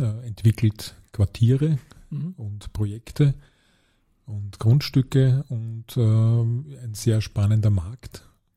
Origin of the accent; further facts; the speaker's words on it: Vienna, Austria; ich bin gebürtiger Floridsdorf, ich glaube, ich bin mit 12 Jahren zum ersten Mal aus dem Bezirk rausgekommen